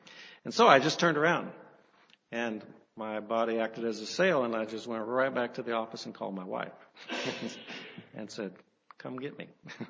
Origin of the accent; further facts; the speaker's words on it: Missouri, United States; You know, I'm from Missouri. We didn't have any sailing ships in Missouri except maybe for a little Hobie Cat or something they had on the Lake of the Ozarks.